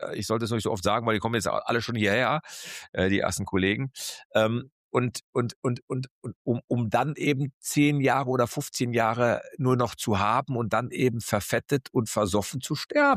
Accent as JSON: {"language": "German", "town": "Essen", "region": "North Rhine-Westphalia", "country": "Germany", "said": "um es auf Deutsch mal zu sagen als Essener Junge"}